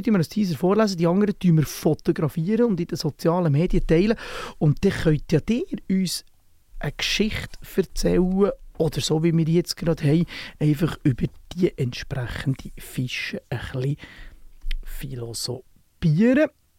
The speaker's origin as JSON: {"language": "German", "town": "Oberhofen", "region": "Bern", "country": "Switzerland", "tie": "born or raised there", "said": "in Oberhofen, wo ich aufgewachsen bin, haben wir das heisst wirklich Sommerfest"}